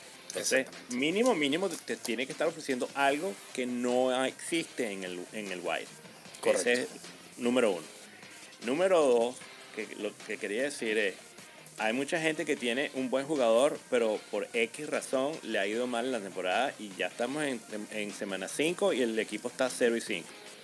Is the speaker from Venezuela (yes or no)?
yes; Venezuela; porque como somos todos venezolanos, todos estamos pensando primero que nos van a joder